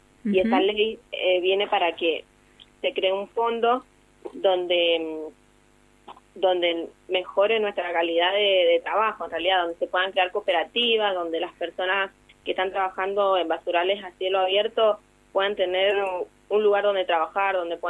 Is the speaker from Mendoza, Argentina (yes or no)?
yes; Guaymallén, Mendoza, Argentina; De acá, nosotros somos de Guaymallén.